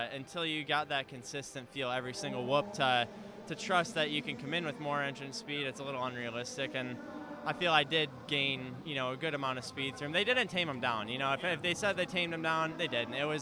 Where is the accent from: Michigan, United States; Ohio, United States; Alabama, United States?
Michigan, United States; I grew up in Michigan, but we were both born in Michigan.